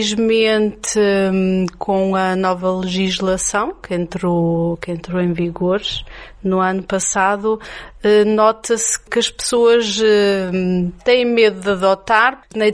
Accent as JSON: {"language": "Portuguese", "country": "Germany", "tie": "born or raised there", "moved": "yes", "lives_now": "Portugal", "said": "Obviamente que eu cresci na Alemanha, vim para cá em 1984."}